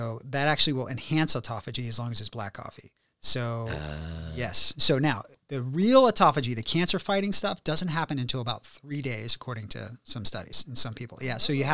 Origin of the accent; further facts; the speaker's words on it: Warrenton, Virginia, United States; No, you know, so I grew up in Warrenton, Virginia. I don't know if anybody knows where that is.